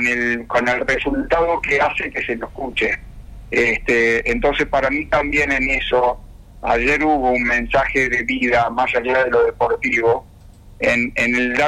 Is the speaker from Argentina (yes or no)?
yes; Argentina; por supuesto que como argentino todavía estoy afónico de los gritos